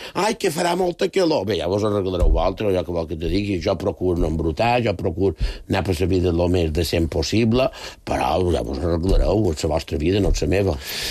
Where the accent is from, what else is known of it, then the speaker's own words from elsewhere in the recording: Balearic Islands, Spain; accent: Mallorcan; El mallorquí m'agrada xerrar-lo el millor possible.